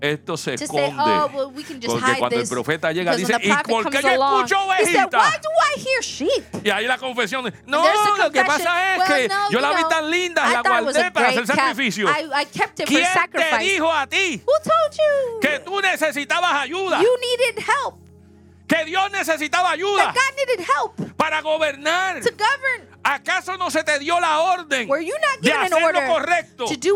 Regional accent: Dominican Republic; yo que me crié en República Dominicana, había muchos lugares de cerdos.

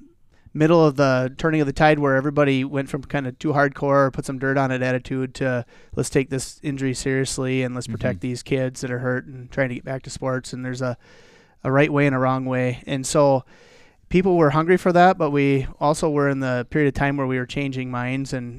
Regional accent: South Dakota, United States; I grew up in South Dakota. My father was a family physician there

